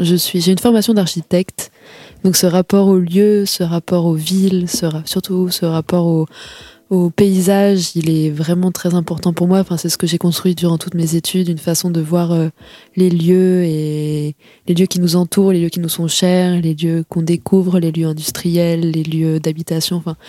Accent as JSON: {"language": "French", "town": "Cherbourg", "region": "Normandy", "country": "France", "said": "Moi, je suis un peu plus ville portuaire que grande ville américaine, comme je viens de Cherbourg."}